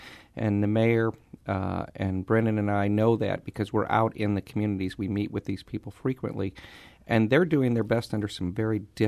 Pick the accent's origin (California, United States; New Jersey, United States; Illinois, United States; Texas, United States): Illinois, United States; I'm a lifelong resident, born and raised in the Metro East area.